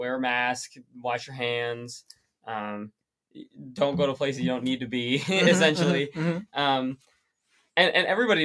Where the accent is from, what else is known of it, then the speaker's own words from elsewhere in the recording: Des Moines, Iowa, United States; I'm from Des Moines, Iowa, but yeah, I went to UNI, like Tristan said.